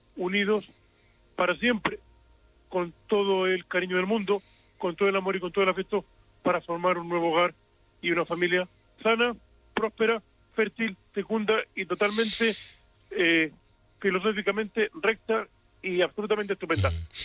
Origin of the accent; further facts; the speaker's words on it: Alcantarilla, Region of Murcia, Spain; Yo soy de Alcantarilla